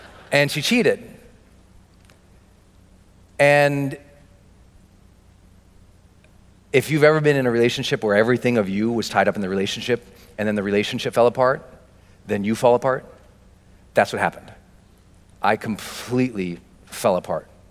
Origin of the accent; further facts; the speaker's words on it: Montana, United States; I didn't know where the Dominican Republic was. I'm from Montana.